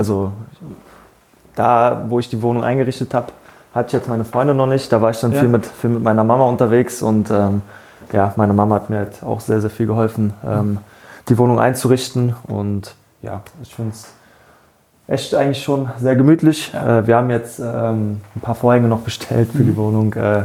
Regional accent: Berlin, Germany; Ich bin ja auch aufgewachsen am Stadtrand von Berlin

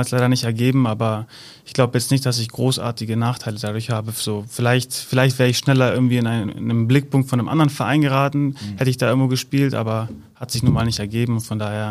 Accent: Herzlake, Lower Saxony, Germany; also born or lived in Haselünne; ich bin geboren in Haselünne, aber aufgewachsen in Herzlake.

